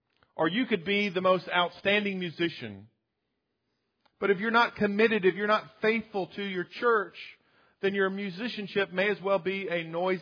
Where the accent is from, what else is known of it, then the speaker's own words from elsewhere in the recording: the South, United States; But Mary and I, growing up in the South, where there weren't any pro teams, we gravitated towards college sports.